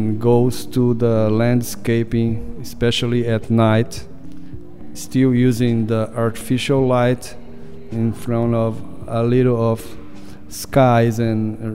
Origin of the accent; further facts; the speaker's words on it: Belém, Pará, Brazil; born there; English is a second language; I'm from Brazil. I'm work in photography. I'm 53 years old. I was born in Belém, at the north.